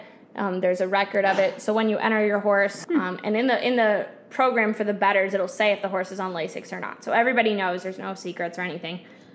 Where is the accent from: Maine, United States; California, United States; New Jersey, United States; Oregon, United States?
New Jersey, United States; So I'm from New Jersey.